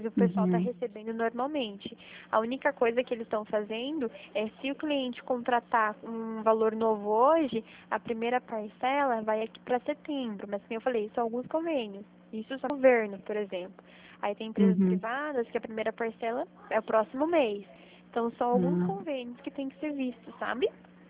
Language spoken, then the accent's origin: Portuguese; Curitiba, Paraná, Brazil; A gente é aqui de Curitiba.